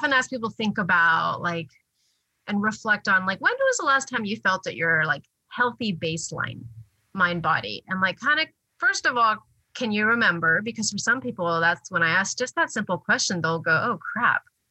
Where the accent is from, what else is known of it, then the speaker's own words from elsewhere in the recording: Taiwan; now in United States; I'm from Taiwan. I'm Chinese American.